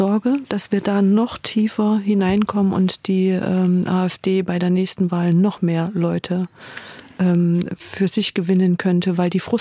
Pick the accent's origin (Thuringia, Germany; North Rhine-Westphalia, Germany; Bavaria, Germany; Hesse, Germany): Thuringia, Germany; in meinem Heimatdorf in Thüringen ist ein Parteiloser seit 1990